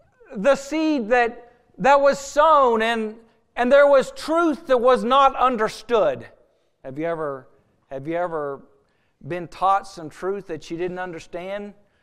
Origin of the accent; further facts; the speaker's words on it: Oregon, United States; Well, I grew up in Oregon, still live most of my life in Oregon.